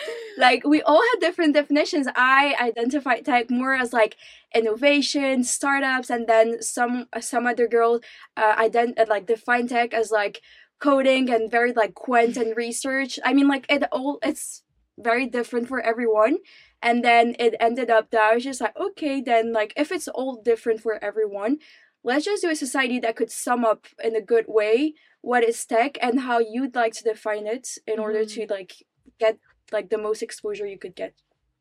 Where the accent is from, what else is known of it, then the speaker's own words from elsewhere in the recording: France; I was born and raised in France, and I'm 21 years old